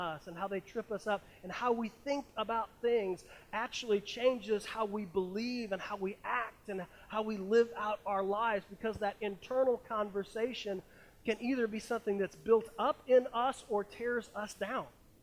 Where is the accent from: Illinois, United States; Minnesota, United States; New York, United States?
New York, United States; Penn Yan; born there; But Penyan, New York, I was born in Soldiers and Sailors Memorial Hospital. I was literally the last baby born there.